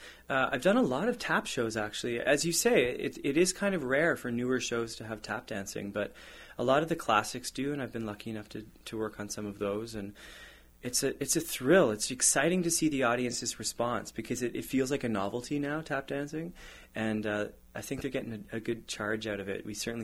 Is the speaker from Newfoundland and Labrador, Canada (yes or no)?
no; London, Ontario, Canada; I'm lucky to have grown up in London, Ontario, which is very close to Stratford. It's only about a 45-minute drive.